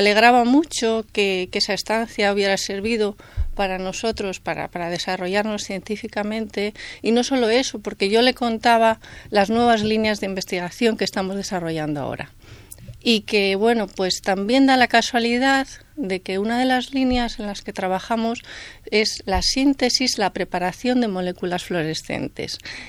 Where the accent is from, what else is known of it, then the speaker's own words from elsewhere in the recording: Castile and León, Spain; now in Elche, Spain; yo llevo aquí en Elche, no soy de Elche, soy segoviana, pero ya me siento de Elche, sí.